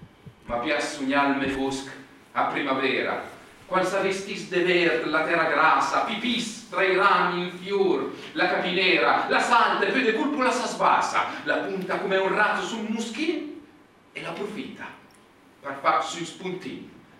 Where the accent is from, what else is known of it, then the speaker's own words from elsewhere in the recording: Como, Lombardy, Italy; ma noi siamo di Como ed è Como, giusto?